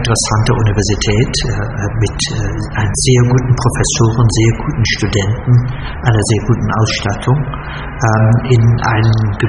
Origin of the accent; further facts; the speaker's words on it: Bonn, North Rhine-Westphalia, Germany; Also ich bin in Bonn geboren und auch dort aufgewachsen und habe dann erstmal angefangen an der Universität Bonn, ganz kurz, und bin aber dann nach München abgewandert